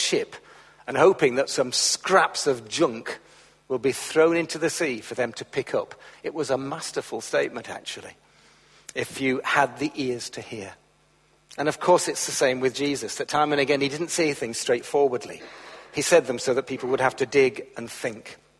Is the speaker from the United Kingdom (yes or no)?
yes; United Kingdom; We all know the answers, don't we? We're British.